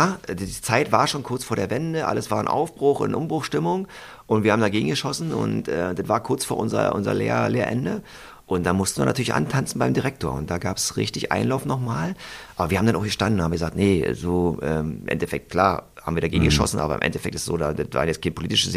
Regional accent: East Germany, Germany; Klar, wir sind in der DDR groß geworden

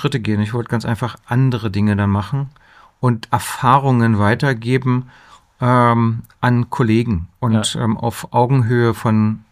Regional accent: Berlin, Germany; born there; Ich bin gebürtig Berliner

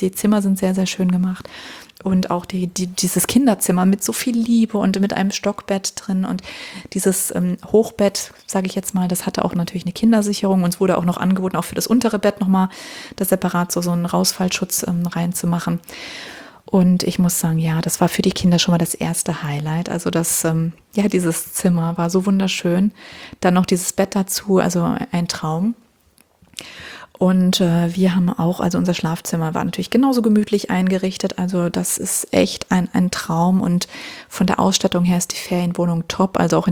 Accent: Hesse, Germany; Wir kommen ja aus der Nähe von Frankfurt am Main.

